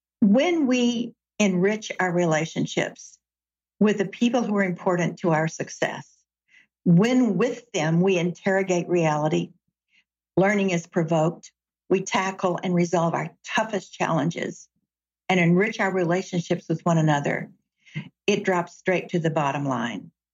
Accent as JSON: {"language": "English", "town": "Chattanooga", "region": "Tennessee", "country": "United States", "tie": "born or raised there", "said": "I grew up in Chattanooga, Tennessee. My grandparents had a place in the lake. My granddaddy had a boat."}